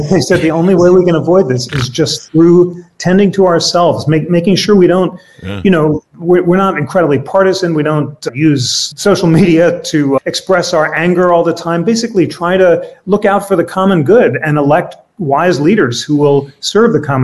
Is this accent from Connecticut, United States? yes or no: no; New York City, New York, United States; I grew up in New York City. My dad was a hypnotherapist and a psychiatrist, and my mom was a social worker.